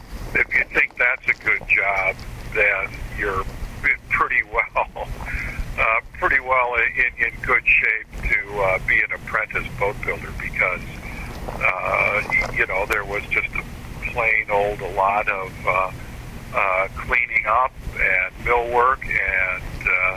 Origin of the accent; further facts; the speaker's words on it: Green Bay, Wisconsin, United States; And the appeal of boat building still being with me took me from Green Bay, which is my hometown, to Sturgeon Bay, Wisconsin.